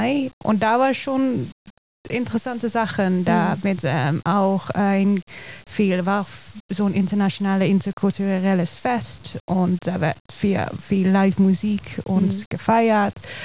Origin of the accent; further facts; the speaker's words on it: Netherlands; German is a second language; weil ich komme aus Niederlande, aber ich bin hier nie gekommen.